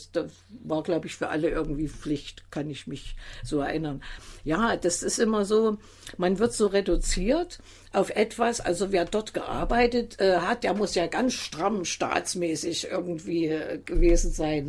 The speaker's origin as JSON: {"language": "German", "region": "Saxony", "country": "Germany", "accent": "Saxon", "said": "Ich hatte immer den Komplex, ich denke, ich spreche so sächsisch, da traue ich mich nicht."}